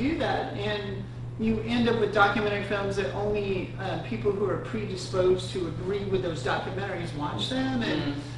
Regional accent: Montana, United States; I grew up in Montana.

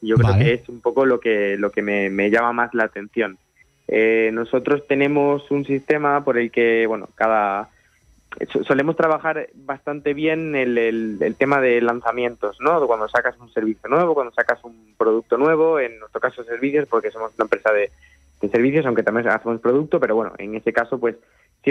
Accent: Villanueva de la Serena, Extremadura, Spain; crónicas de fútbol sobre el equipo de mi pueblo, de Villanueva de la Serena, en Extremadura.

